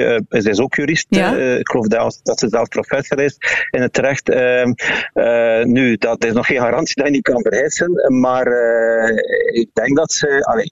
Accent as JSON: {"language": "Dutch", "region": "Flemish Region", "country": "Belgium", "said": "Ik ben West-Vlaming."}